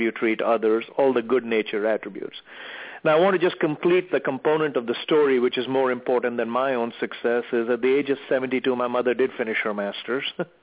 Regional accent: South India, India; I grew up in a family that, typical Indian, South Indian family.

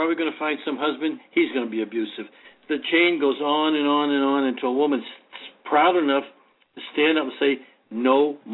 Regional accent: East Coast, United States; growing up on the East Coast, we didn't have a car. We had nothing.

